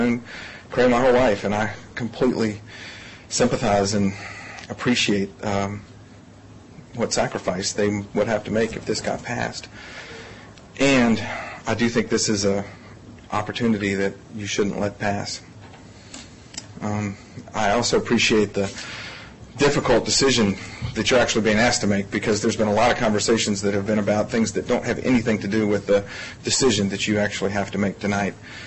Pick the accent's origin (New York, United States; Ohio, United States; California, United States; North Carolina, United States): North Carolina, United States; Carrboro; But I grew up in Carrboro. I went to Carrboro Elementary School.